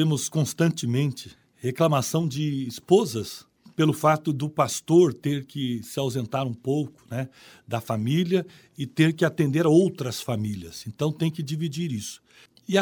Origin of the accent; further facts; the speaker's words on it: Curitiba, Paraná, Brazil; also born or lived in Jacarezinho; Eu nasci em Curitiba, no bairro Água Verde, mas passei uma parte da infância no interior do estado, Jacarezinho.